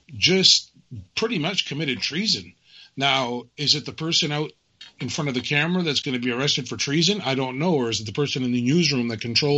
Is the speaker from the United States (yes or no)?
no; Canada; I'm Canadian living in rural Nova Scotia